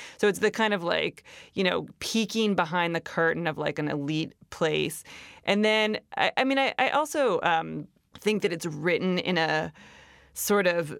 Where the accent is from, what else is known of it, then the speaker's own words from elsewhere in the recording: Ohio, United States; I grew up in Ohio. I attended boarding school in Massachusetts.